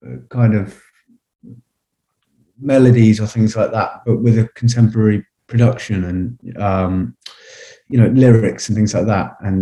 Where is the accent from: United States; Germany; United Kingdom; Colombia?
United Kingdom; Didcot, South East England; I've lived there my whole life. I was born in Oxford, but I've lived in Didcot my whole life.